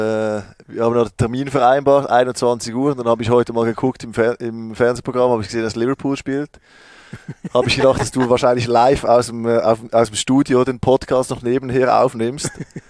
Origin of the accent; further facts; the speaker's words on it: Lucerne, Switzerland; Also ich bin in der Stadt aufgewachsen in Luzern und wir wohnen jetzt ein bisschen außerhalb. Aber es ist in 10 Minuten bin ich da, wo ich aufgewachsen bin.